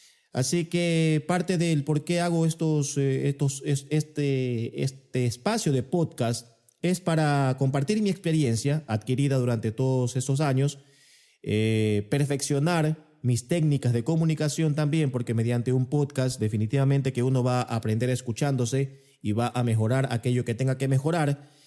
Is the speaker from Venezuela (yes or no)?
no; Ecuador; now in Moscow, Russia; Yo soy ecuatoriano, pero vivo en Rusia, en Moscú, desde el año 2012.